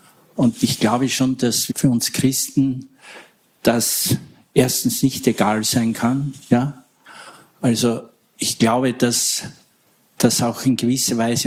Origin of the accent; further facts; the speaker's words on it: Austria; ich komme halt aus Österreich